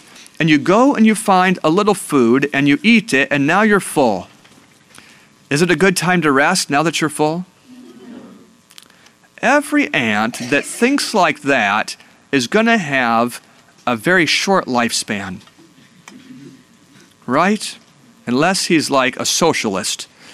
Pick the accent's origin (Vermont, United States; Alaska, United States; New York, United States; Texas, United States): Alaska, United States; I grew up in Alaska. Do you know that there are lots of ants in Alaska?